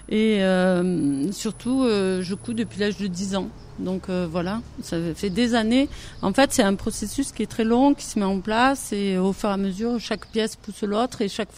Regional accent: Occitanie, France; On vient de Pyrénées-Orientales.

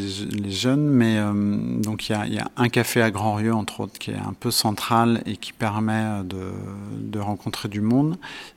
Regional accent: Nantes, Pays de la Loire, France; je viens de Nantes, de Rosé même exactement, et je suis photographe.

